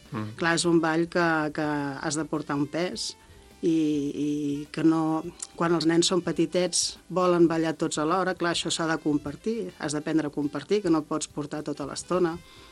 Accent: Vilafranca, Catalonia, Spain; des que jo soc de Vilafranca i des que era petita jo veia els gegants, el drac, l'àliga

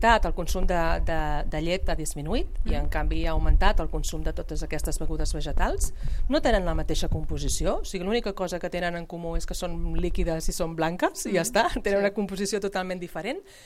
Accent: Sabadell, Catalonia, Spain; jo sóc de Sabadell, a Sabadell tenim el mercat

